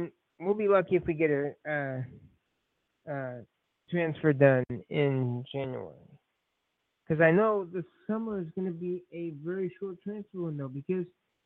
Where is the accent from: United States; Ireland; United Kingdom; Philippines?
United Kingdom; London; I know I grew up around Crystal Palace and, you know, what heck, I got to pay my bills.